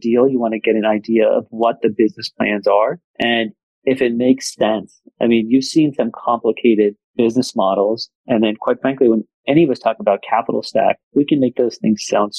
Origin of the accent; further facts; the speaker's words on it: Cincinnati, Ohio, United States; I grew up in Cincinnati, and I have family who lives right across the border in Kentucky.